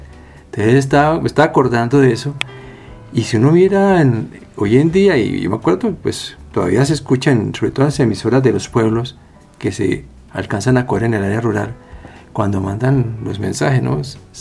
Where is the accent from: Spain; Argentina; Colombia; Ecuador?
Colombia; Bucaramanga, Santander; En el pueblo mío, yo soy de Bucaramanga